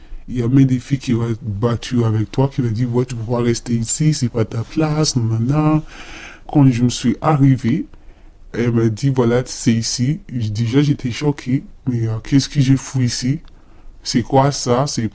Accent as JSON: {"language": "French", "country": "Nigeria", "second_language": "French", "lives_now": "France", "said": "j'ai 20 ans, je suis nigérienne et je suis en France depuis 2 ans et demi."}